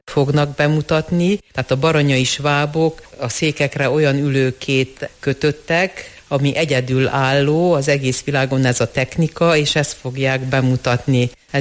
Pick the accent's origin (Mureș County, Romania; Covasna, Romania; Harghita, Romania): Covasna, Romania; Sfântu Gheorghe; az erdélyi származásom is hozzájárul ehhez, hiszen Sepsiszentgyörgyön születtem, ott nőttem fel, tehát ott azért még a hagyományok, az az egész népművészet része volt az életemnek